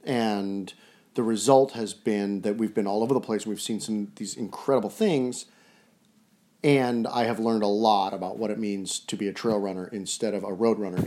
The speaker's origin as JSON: {"language": "English", "town": "Woodinville", "region": "Washington", "country": "United States", "tie": "born or raised there", "said": "Yeah, and of course, I grew up here as a child. I was born in Woodinville. I went to school on Bainbridge Island."}